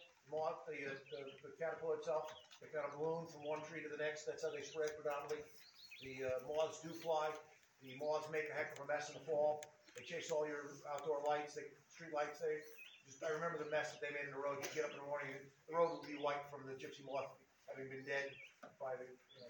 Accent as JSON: {"language": "English", "region": "New York", "country": "United States", "tie": "born or raised there", "said": "I grew up with them on Long Island back when I was in high school."}